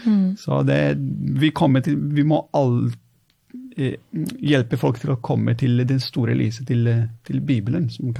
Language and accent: Norwegian; Italy; now in Norway; når jeg vokste opp som katolikk i Italia